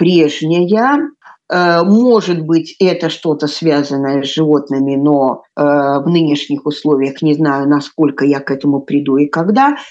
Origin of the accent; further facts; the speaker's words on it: Belarus; литовского я не знаю, естественно, как любой, наверное, белорус, который не собирался, значит, оказаться в Литве.